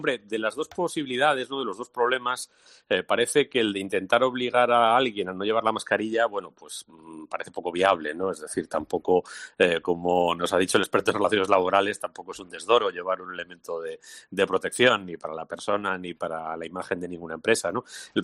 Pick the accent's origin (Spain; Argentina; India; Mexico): Spain; A mí eso es realmente lo que me duele, ¿no?, como español